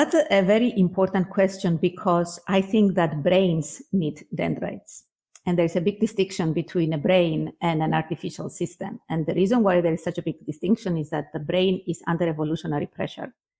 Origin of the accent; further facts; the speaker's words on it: Cyprus; moved away as an adult; There was no university in my home country in Cyprus where they would offer a neuroscience or even a medical degree, let's say, as an undergrad.